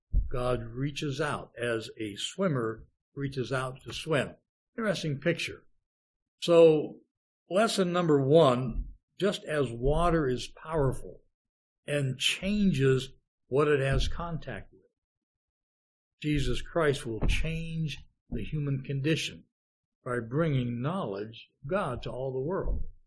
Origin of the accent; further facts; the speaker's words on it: Youngstown, Ohio, United States; The river in my hometown of Youngstown, Ohio, the Mahoning River, also so polluted by steel mills along the river, there was no life in the river.